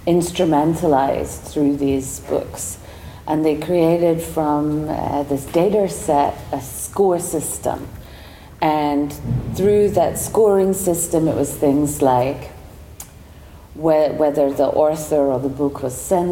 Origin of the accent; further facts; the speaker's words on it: United Kingdom; which I'm British